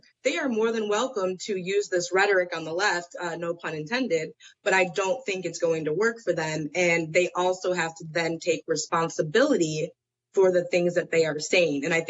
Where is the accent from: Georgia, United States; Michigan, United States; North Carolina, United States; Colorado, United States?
Michigan, United States; Detroit; now in Washington, United States; growing up in Detroit, being from Michigan in the Midwest, and now living out in D.C.